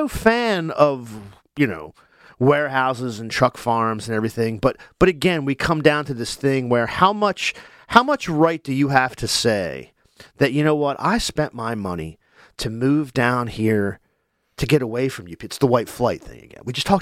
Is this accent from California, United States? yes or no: no; Delaware, United States; I grew up on Maryland Avenue, Boxwood Road, and in my neighborhood there were families whose parents, one or the other or both, worked at the GM plant in right outside of Newport there.